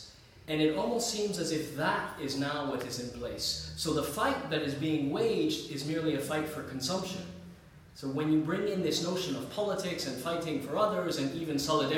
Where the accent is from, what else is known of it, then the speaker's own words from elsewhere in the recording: Egypt; and I'm from Egypt, and increasingly in Egypt as well